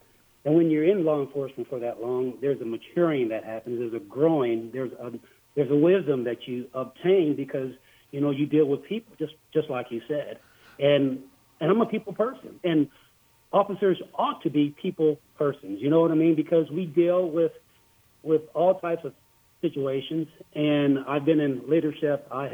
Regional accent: Du Quoin, Illinois, United States; This is my hometown.

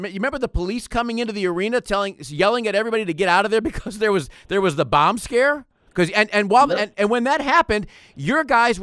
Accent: Midwest, United States; I'm a Midwesterner, so I'm good with that weather, absolutely.

